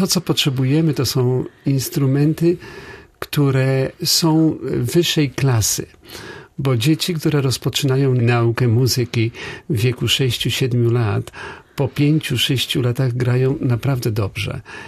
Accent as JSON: {"language": "Polish", "town": "Poznań", "region": "Greater Poland Voivodeship", "country": "Poland", "said": "Taki stały punkt moich odwiedzin w Polsce, mimo że jestem z Poznania, za każdym razem przyjeżdżam także do Szczecina"}